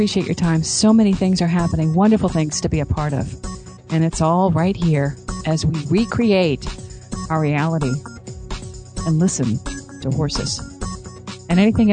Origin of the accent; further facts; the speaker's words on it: Kansas, United States; born there; Hey, I was born here in Kansas, okay?